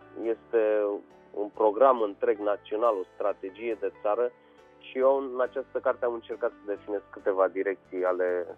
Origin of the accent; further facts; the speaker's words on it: Piatra Neamț, Neamț County, Romania; am copilărit la Piatra Neamț